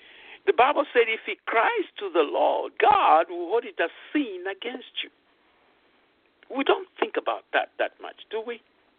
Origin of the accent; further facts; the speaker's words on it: Tulsa, Oklahoma, United States; I had so much of thousands of dollars when I came from Tulsa, Oklahoma